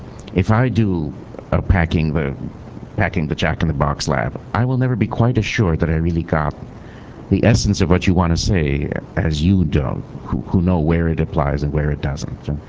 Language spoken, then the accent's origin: English; Minnesota, United States; from Minnesota.